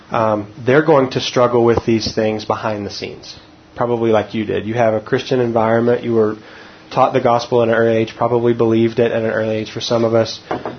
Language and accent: English; Texas, United States; That's right. I'm from Texas, so and I'm a redhead, so I got those two things going for me.